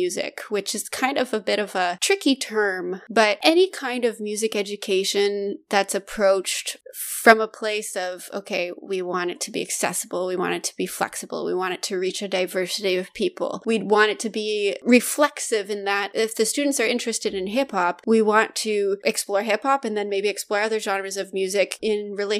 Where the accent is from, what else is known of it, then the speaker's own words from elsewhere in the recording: Saskatchewan, Canada; when I was growing up in Saskatchewan